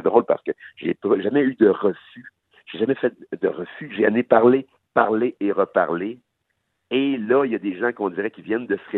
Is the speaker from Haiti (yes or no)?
yes; Haiti; now in Canada; ma culture, je l'ai pris pas mal plus d'ici que d'en Haïti. Là, oui, ouais. Je suis haïtien